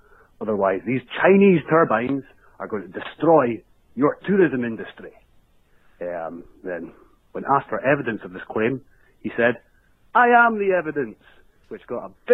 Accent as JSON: {"language": "English", "region": "Scotland", "country": "United Kingdom", "said": "I'm from Scotland."}